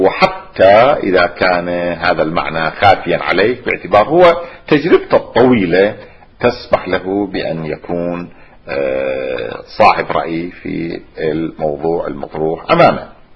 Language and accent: Arabic; Najaf, Najaf Governorate, Iraq; كان عندنا في النجف الأشرف على سبيل المثال أو في كربلاء كان شخص معروف بتجبير الكسور،